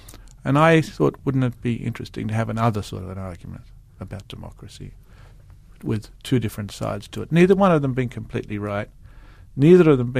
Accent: Australia; now in New York, United States; I'm Australian, but I'm also, I've got an American passport, an Australian passport. I've been living in New York for 20 years. I'm deeply Australian

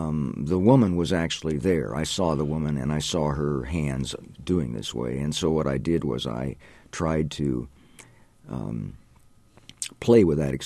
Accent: Ames, Iowa, United States; born or raised there

